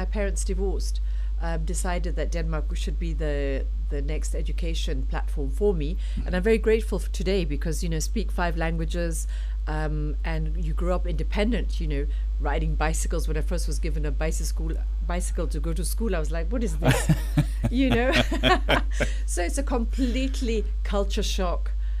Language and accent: English; Moshi, Kilimanjaro, Tanzania; I was born in Moshi, actually, and grew up on the foothills of Mount Kilimanjaro.